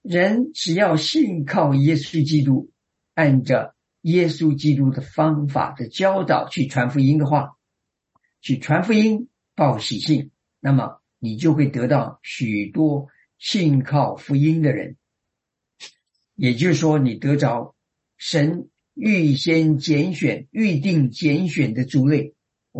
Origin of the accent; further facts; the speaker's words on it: China; 我们中国人也有句话，父母在不远游